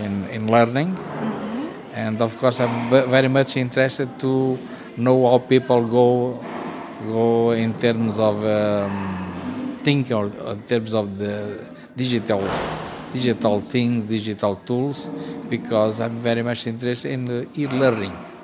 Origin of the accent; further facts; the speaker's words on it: Évora, Alentejo, Portugal; now in Lisbon, Portugal; I'm from Portugal, Évora.